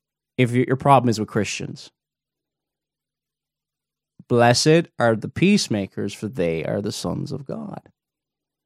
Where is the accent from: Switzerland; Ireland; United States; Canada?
Ireland; I'm from the Republic of Ireland